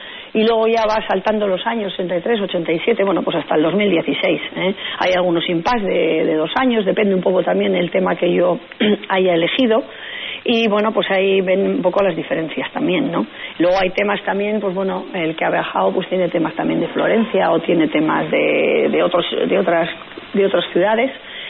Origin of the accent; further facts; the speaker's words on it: Artziniega, Basque Country, Spain; yo que soy de Archiniega